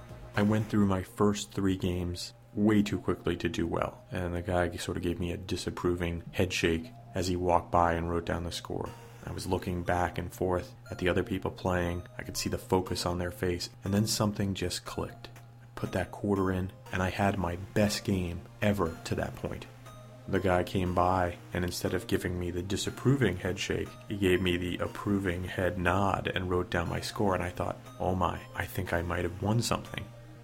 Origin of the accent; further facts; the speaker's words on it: New Jersey, United States; I grew up in New Jersey. And a rite of passage for many New Jersey families is to spend time down the shore during the summer.